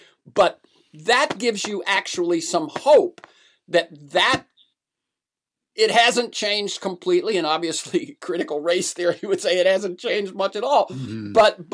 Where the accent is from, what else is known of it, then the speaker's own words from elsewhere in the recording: Florida, United States; I grew up in Florida in the 50s and early 60s